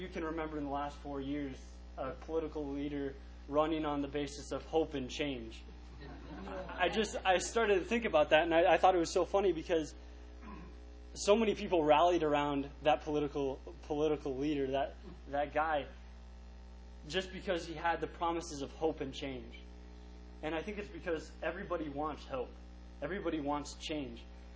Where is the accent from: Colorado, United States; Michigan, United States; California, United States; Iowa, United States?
Iowa, United States; Cedar Rapids; Growing up in Cedar Rapids, we weren't really that far away from Chicago.